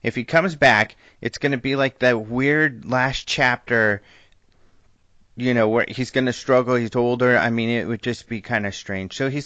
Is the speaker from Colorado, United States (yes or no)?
yes; Denver, Colorado, United States; I loved it because I'm a Broncos fan. I'm from Denver.